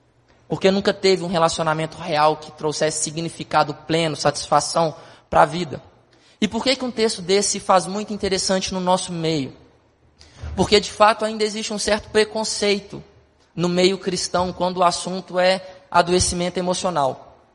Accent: Minas Gerais, Brazil; como a gente diria lá na minha terra, em Minas Gerais

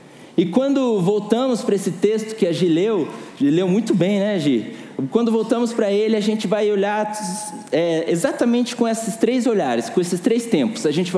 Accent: Brazil; como eu sou brasileiro, gosto muito de futebol

